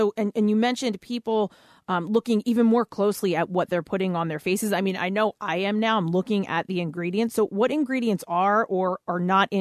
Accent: Pennsylvania, United States; Okay, so I grew up in Bucks County.

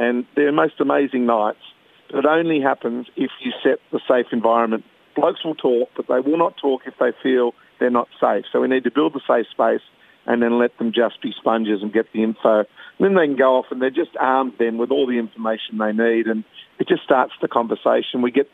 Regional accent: Australia; 80%, I reckon, of being an Aussie bloke is really cool.

